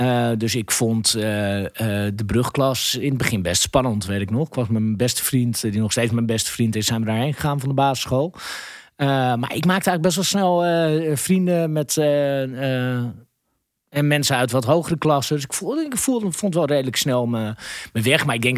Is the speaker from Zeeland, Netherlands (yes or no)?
no; Amsterdam, North Holland, Netherlands; Ik ben opgegroeid in Amsterdam. Ik heb op de middelbare school gezeten in het Sint Ignatius Gymnasium in Amsterdam.